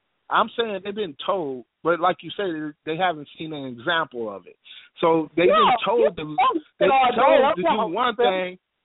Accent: Detroit, Michigan, United States; Now, you say where I was raised, Detroit. I'm from Detroit, and I know a lot of men out here that's all they was taught.

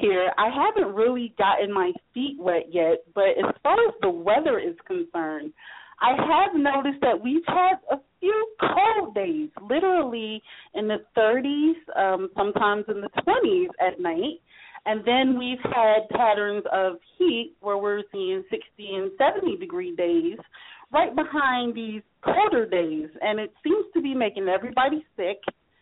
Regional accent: Jackson, Mississippi, United States; also born or lived in Detroit / Philadelphia; now in Atlanta, United States; I also represent Detroit. I was born in Detroit. I grew up in Jackson, Mississippi, and I stayed in Philadelphia for 7 years.

